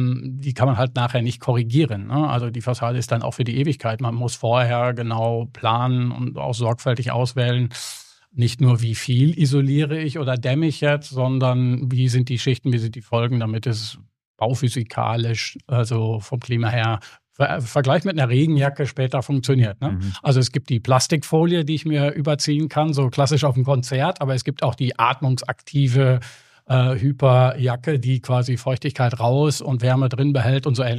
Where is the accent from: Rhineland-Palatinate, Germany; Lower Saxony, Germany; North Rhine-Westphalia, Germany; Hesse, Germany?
North Rhine-Westphalia, Germany; ich komme aus dem Münsterland, da kennt man klassisch Verblendmauerwerke.